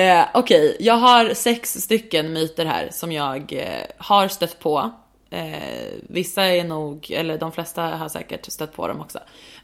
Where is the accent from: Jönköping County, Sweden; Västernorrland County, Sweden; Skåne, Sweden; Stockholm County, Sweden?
Stockholm County, Sweden; Stockholm; han visste ju att jag var från Stockholm